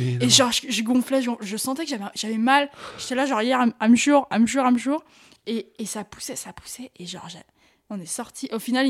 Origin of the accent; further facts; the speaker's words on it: France; on vient de France.